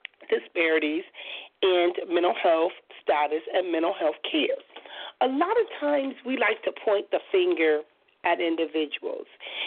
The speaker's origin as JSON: {"language": "English", "town": "Compton", "region": "California", "country": "United States", "tie": "born or raised there", "said": "I remember we were kids growing up in Compton, my mother used to use Dr. Tishman for everything"}